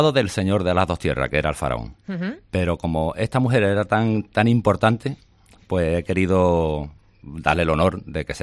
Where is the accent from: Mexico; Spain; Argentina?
Spain; Huelva, Andalusia; now in Punta Umbría, Spain; Soy de Huelva, pero vivo allí en Punto Umbría.